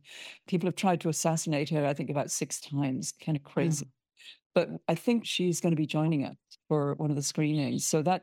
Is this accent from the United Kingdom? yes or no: yes; United Kingdom; I'm a Brit, as you can probably tell.